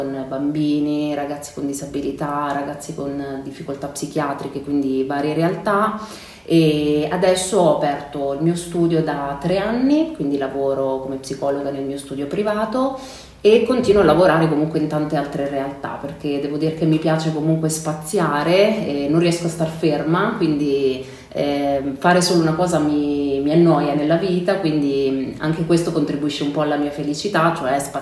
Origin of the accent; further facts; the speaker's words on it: Abruzzo, Italy; moved away as an adult; ho 36 anni, sono una psicologa e io vivo qui in Romagna ormai da 11-12 anni. Sono originaria dell'Abruzzo